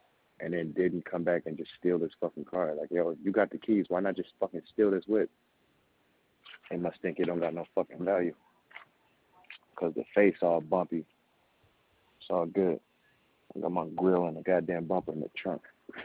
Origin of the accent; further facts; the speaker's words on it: Los Angeles, California, United States; I'm born and raised in South Central LA.